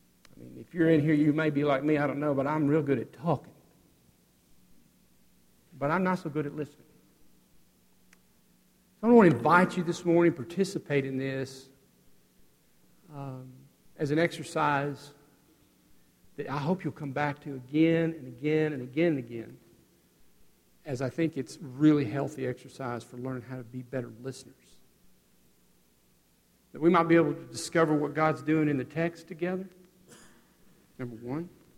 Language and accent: English; Texas, United States; As far as being a Texan, I didn't know I ever fell off the wagon.